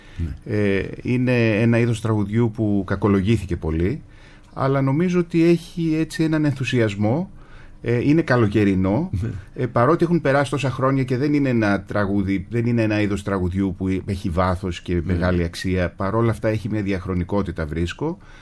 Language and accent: Greek; Corfu, Ionian Islands, Greece; born there; Γεννήθηκα στην Κέρκυρα, αλλά με την Κέρκυρα δεν έχω κάποια σχέση.